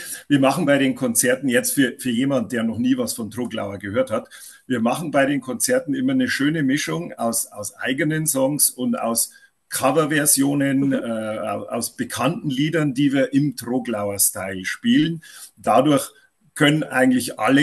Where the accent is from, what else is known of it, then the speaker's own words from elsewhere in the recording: Bavaria, Germany; accent: Upper Palatinate; Ich bin zugeschaltet tatsächlich aus Bayern und zwar aus dem hohen Norden von Bayern. Das Ganze nennt sich Oberpfalz, ja. Deswegen auch mein Dialekt.